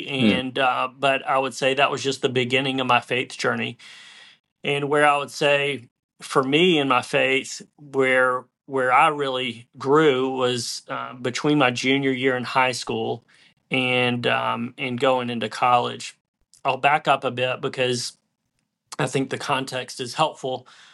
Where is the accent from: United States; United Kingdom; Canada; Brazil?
Brazil; But I was raised in Brazil